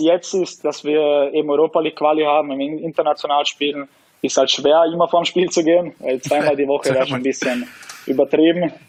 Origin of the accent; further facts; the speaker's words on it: Austria; ich bin in Österreich geboren, ich bin aufgewachsen hier und alles